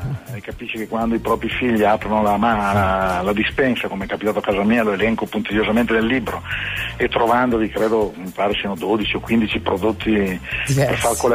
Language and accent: Italian; Veneto, Italy; Sono veneto, mi sento veneto